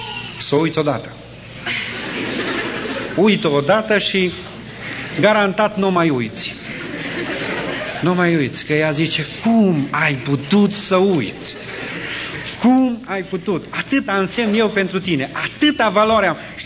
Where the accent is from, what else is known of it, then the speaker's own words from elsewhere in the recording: Hida, Sălaj County, Romania; arunci cum suntem noi din Hida